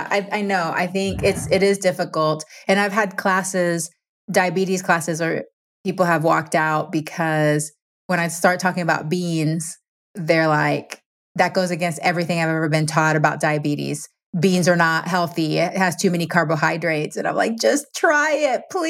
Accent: Panama; because I'm Latin American, so I'm Panamanian, and I feel like my culture and my heritage

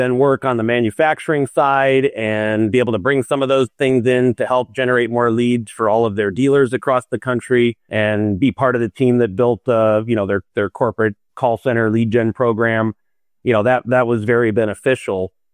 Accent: Illinois, United States; I had an opportunity to move closer to home because I grew up outside of Chicagoland

